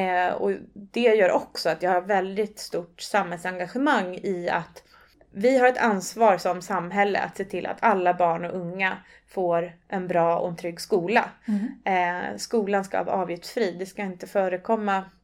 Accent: Stockholm, Stockholm County, Sweden; born there; Nej, jag är född i Älvsjö, söder om Stockholm. Jag har 2 syskon, uppväxt med mamma och pappa, en idrottsfamilj.

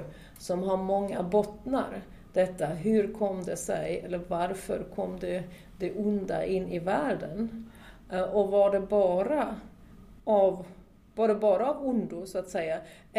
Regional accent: Germany; Jag är uppvuxen i Tyskland på slutet på 50-60-talet.

